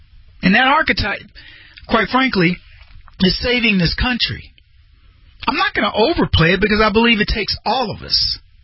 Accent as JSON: {"language": "English", "country": "United States", "said": "proud to be born here. I mean, I can't even see straight sometimes. I'm like, whoa, thank the Lord. I'm American."}